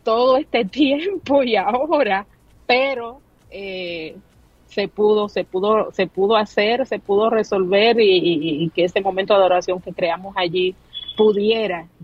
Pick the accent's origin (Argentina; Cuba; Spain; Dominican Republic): Dominican Republic; La Romana; moved away as an adult; allá en mi país, en la ciudad de donde nací, donde me crié, donde viví hasta el año 2013, en la ciudad de La Romana, ahí en la República Dominicana.